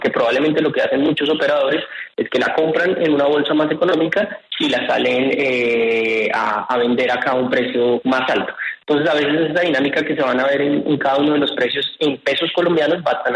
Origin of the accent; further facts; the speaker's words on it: Colombia; probablemente como colombianos, a decir: tenemos acciones de Ecopetrol en Colombia